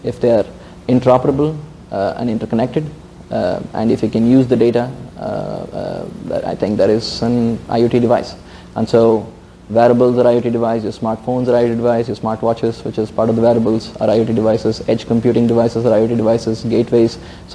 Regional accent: Chennai, Tamil Nadu, India; moved away as an adult; now in United States; I am from Chennai. I went to undergrad in India.

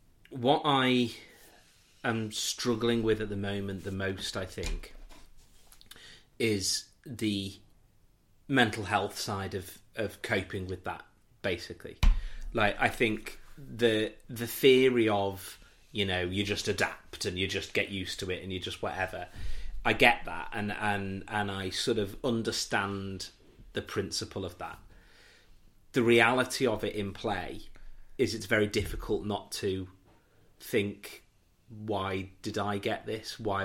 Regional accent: North West England, United Kingdom; my friends from where I grew up on here on the Wirral were all home for the Easter weekend

